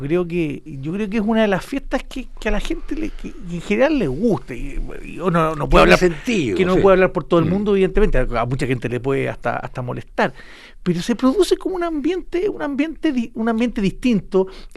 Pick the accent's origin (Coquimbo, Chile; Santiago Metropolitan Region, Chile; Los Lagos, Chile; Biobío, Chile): Coquimbo, Chile; La Serena; Yo que viví en La Serena, nací y viví en La Serena de chico